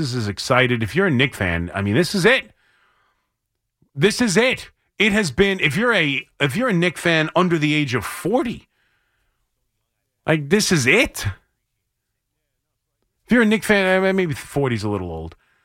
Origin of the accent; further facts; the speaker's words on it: Long Island, New York, United States; Growing up in Long Island, Rangers were big.